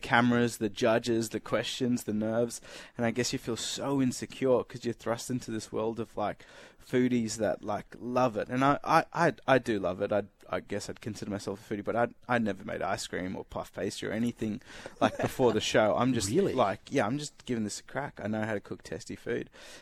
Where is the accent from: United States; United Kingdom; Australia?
Australia; I don't even think I say it right, you know, because I grew up in Australia.